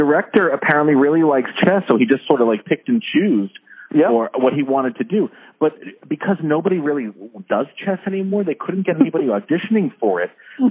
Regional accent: Thousand Oaks, California, United States; So I went back to my hometown for a month.

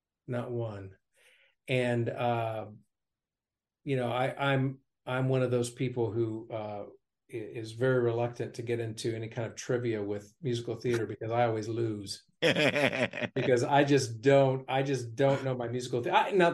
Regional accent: Indiana, United States; I'm a guy from Indiana who evidently can sing fairly well.

